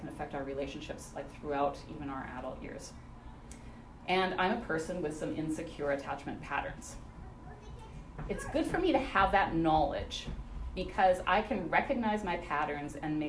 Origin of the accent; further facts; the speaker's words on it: Saskatchewan, Canada; In my hometown, in Saskatchewan